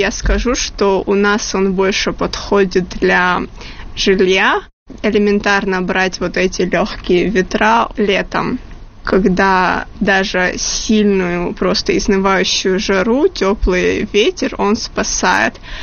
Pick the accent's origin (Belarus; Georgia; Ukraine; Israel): Georgia; Tskhinvali, South Ossetia; Я родилась и выросла в Цхинвале.